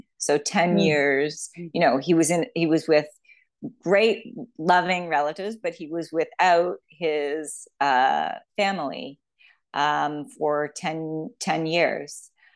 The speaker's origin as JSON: {"language": "English", "town": "Toronto", "region": "Ontario", "country": "Canada", "said": "And I'll say, Toronto, I'm from Toronto."}